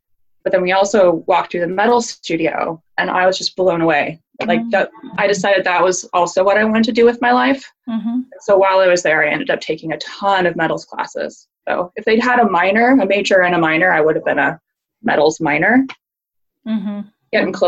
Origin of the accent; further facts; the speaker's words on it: Oregon, United States; also born or lived in Michigan / Southern US; I moved back to Oregon. So I've kind of lived all over the place, and I feel like my hometown is in a lot of places. Like, I feel like an Oregon, Pacific Northwest girl, but I also feel like kind of a Southern girl in some ways.